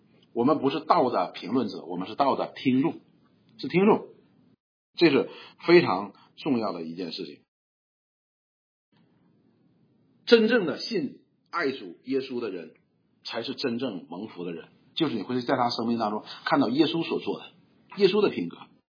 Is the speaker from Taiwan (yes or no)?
no; Northeast China, China; accent: Northeastern Mandarin; 如果用我们东北话翻译，应该你们应该听他的